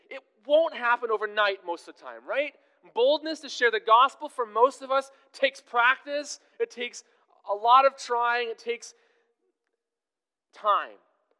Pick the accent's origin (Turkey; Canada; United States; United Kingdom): Canada; We want our rights as Canadian citizens, and so we neglect our duties as citizens of the kingdom of God.